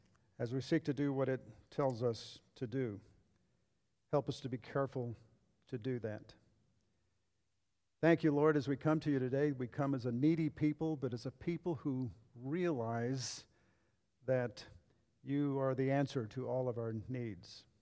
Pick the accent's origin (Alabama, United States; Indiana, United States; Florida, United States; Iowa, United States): Indiana, United States; I'm originally from Indiana. I was raised in a Christian home